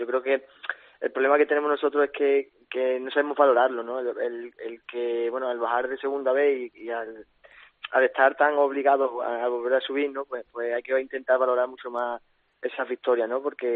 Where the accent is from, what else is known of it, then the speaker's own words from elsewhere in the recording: Badajoz, Extremadura, Spain; Sí, yo soy de Badajoz